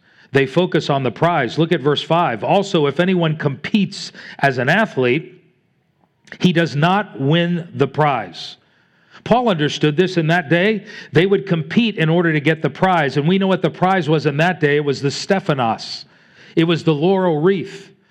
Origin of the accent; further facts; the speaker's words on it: Florida, United States; I grew up in South Florida